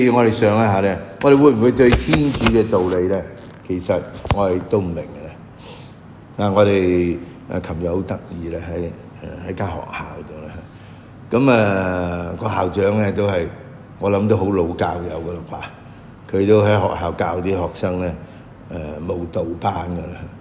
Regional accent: China; 但我哋中國人嘅字有好美麗嘅

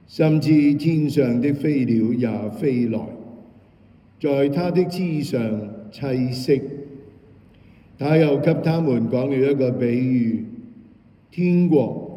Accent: China; 就好似我哋中國人啊嗰啲黃色嘅胡椒粉啊

